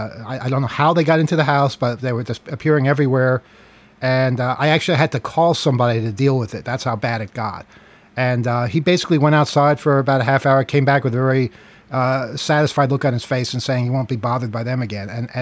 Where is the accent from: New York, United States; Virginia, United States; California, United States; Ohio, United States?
New York, United States; Queens; I remember when I grew up in Queens, they were inside.